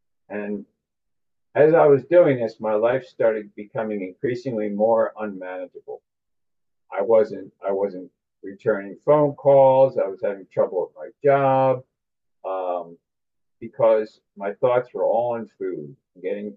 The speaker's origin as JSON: {"language": "English", "region": "East Coast", "country": "United States", "said": "I'm from the East Coast, and this was a therapist that was located in downtown Philadelphia."}